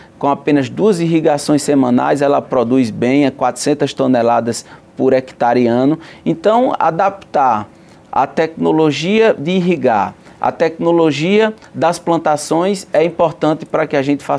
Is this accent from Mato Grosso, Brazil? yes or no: no; Mossoró, Rio Grande do Norte, Brazil; eu sou natural de Mossoró